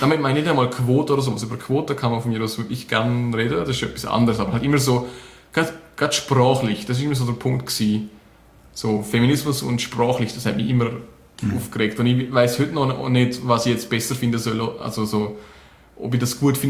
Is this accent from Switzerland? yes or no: yes; Switzerland; Ich bin mir nie ganz sicher gewesen, ob das nur als Schweizer so komisch tönt